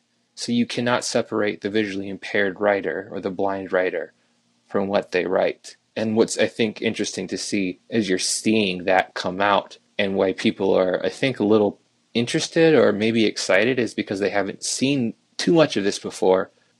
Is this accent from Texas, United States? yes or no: no; Iowa, United States; I'm from Iowa, so this little Iowa boy was going to go out there.